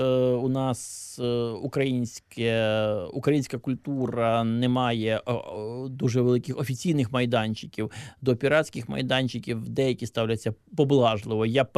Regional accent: Nizhyn, Chernihiv Oblast, Ukraine; в моєму рідному Ніжині

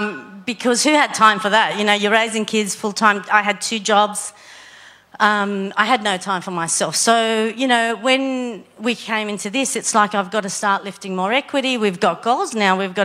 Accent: Sydney, New South Wales, Australia; I'm from Sydney.

